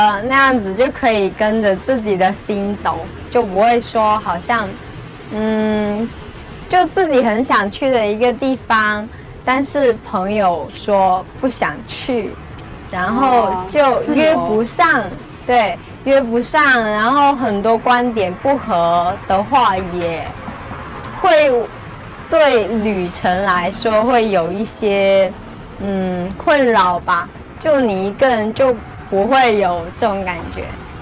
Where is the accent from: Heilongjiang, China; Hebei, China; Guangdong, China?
Guangdong, China; 我来自广东，我今年21岁，然后是一名大三的学生。